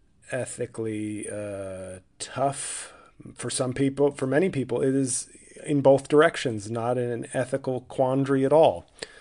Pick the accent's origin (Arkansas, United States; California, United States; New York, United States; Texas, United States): New York, United States; now in New Jersey, United States; And, I live in Jersey. I'm from New York.